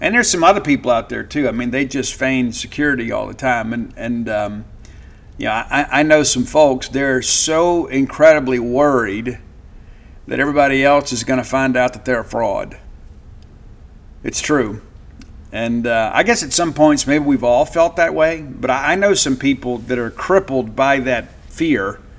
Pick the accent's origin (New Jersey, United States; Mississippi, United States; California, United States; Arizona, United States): Mississippi, United States; I'm from South Mississippi, where sometimes a request for prayer is an excuse to gossip.